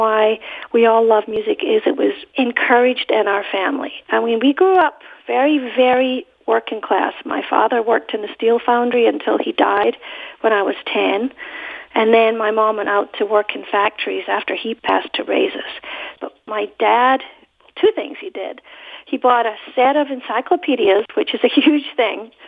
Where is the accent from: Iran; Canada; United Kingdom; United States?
United Kingdom; Scotland; My favorite Bond, being Scottish, of course, is Sean Connery.